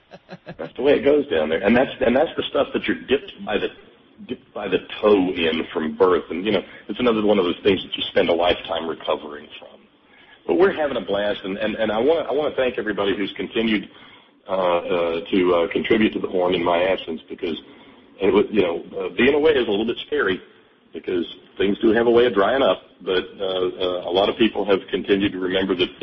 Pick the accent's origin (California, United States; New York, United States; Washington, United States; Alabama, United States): Alabama, United States; You know, when I was a kid growing up in Alabama, a half an inch of snow falls on the ground